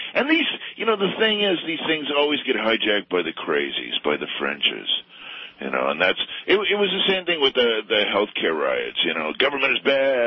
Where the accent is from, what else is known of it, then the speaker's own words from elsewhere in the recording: Wisconsin, United States; Yeah, but I'm from Wisconsin. I know what that's like.